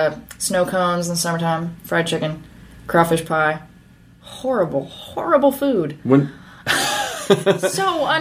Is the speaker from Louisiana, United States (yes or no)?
yes; New Orleans, Louisiana, United States; also born or lived in Northern California; I was born in Northern California. And right before I turned 5, my family moved to the New Orleans area.